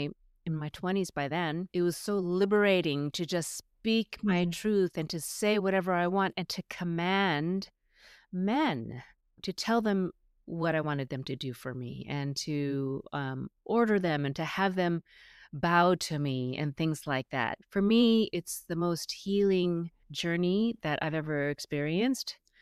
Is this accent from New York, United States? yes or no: no; Los Angeles, California, United States; I grew up in Los Angeles, but in a traditional Chinese upbringing.